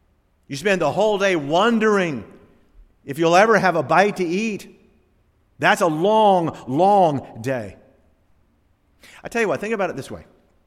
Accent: the South, United States; For a lot of years, I grew up in the South.

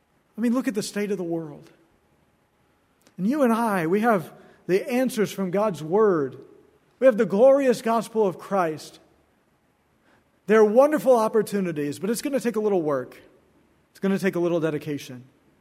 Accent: South Carolina, United States; and I was from South Carolina, and it made me feel right at home

